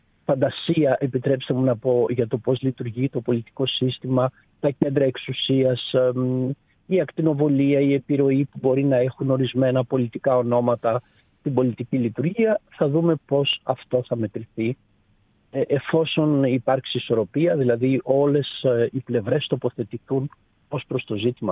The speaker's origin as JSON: {"language": "Greek", "country": "Greece", "said": "Αν μιλήσουμε ως Έλληνες, δεν πρέπει να ξεχνάμε ότι είμαστε ένας μικρός τόπος."}